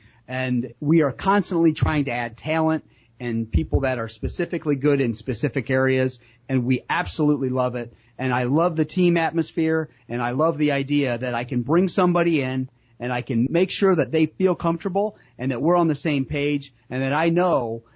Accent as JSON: {"language": "English", "town": "Pemberville", "region": "Ohio", "country": "United States", "tie": "born or raised there", "said": "I mean, I grew up in Pemberville, Ohio. I am not fancy."}